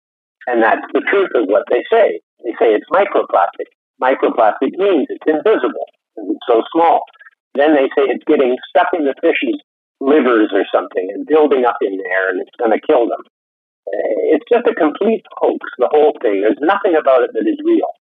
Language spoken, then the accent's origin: English; British Columbia, Canada; I'm from Vancouver Island. A lot of it ended up on our beaches.